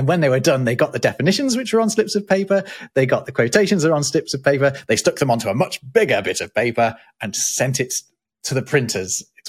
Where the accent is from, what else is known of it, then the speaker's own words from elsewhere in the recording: Derby, East Midlands, United Kingdom; So I grew up in Derby in the English Midlands